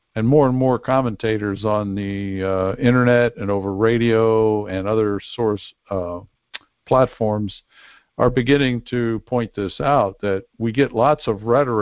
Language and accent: English; Pennsylvania, United States; Pennsylvania, my home state, which I found hard to believe.